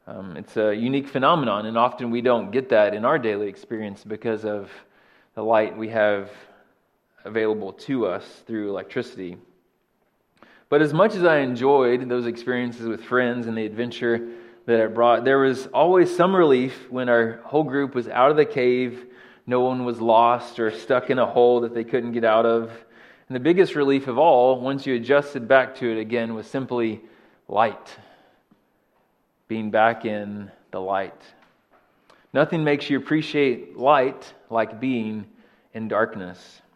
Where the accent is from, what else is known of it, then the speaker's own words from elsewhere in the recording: Kentucky, United States; Well, growing up in the States, in the state of Kentucky, something that my friends and I liked to do as we got a little bit older was to explore caves that were in our area.